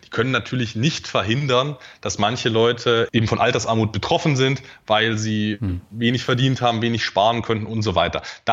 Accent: Dresden, Saxony, Germany; also born or lived in Erzgebirge; Also ich bin nicht in Dresden geboren, sondern habe also geboren bin ich tatsächlich im Erzgebirge. Also da doch etwa eine Stunde weg von Dresden. Aufgewachsen bin ich dann aber in Dresden

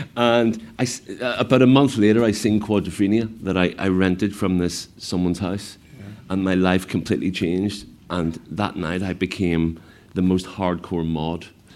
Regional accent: Belfast, Northern Ireland, United Kingdom; But, you know, growing up in Belfast helped.

